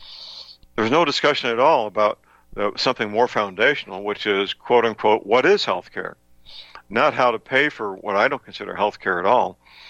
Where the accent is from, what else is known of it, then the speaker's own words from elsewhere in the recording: St. Louis, Missouri, United States; not in the Philippines, but in my hometown, St. Louis, they will pick up that phone